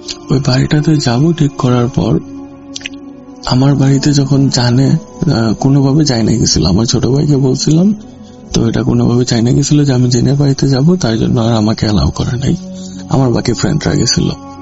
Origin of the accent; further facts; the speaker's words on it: Jamalpur, Mymensingh Division, Bangladesh; আমার বাড়ি হচ্ছে ময়মনসিংহে, ময়মনসিংহের একটু ভিতরের দিকে এলাকা। এটা হচ্ছে শেরপুর জামালপুর নামের কয়েকটা এলাকা আছে, চিনেন কিনা জানি না। জামালপুরে হচ্ছে আমার বাড়ি।